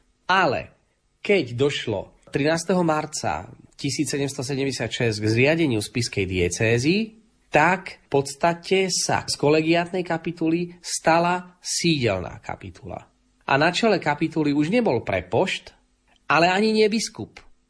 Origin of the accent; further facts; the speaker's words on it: Spiš, Slovakia; podobne ako u nás na Spiši